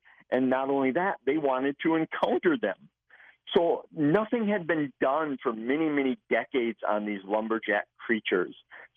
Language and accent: English; Midwest, United States; Growing up in the Midwest, I had always heard legends of these creatures.